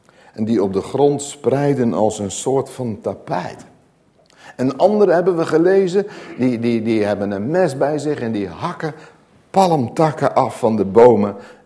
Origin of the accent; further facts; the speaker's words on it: Nunspeet, Gelderland, Netherlands; born there; die ik in Nunspeet, mijn geboorteplaats, heb bijgewoond